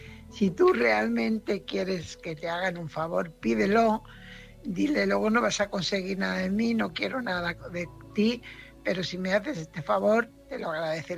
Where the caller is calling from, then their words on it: Fuenlabrada, Community of Madrid, Spain; corresponsal de Fuenlabrada.